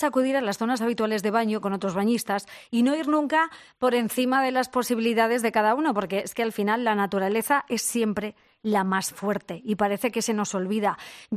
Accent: Spain; ¿Somos los españoles más inconscientes a la hora de bañarnos?

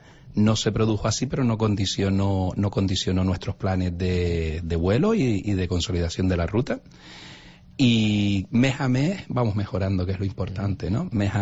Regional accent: Canary Islands, Spain; Todavía soy muy canario, ¿eh? Todavía soy muy canario.

